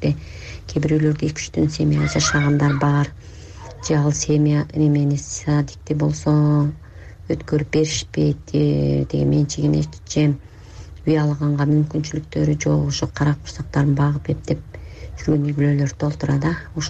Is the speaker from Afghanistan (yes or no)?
yes; Pamir, Afghanistan; now in Kara-Balta, Kyrgyzstan; Мен этникалык кыргызмын, памирлик кыргыздарданмын да. Кара Балтадан биздин жердештер өтө көп.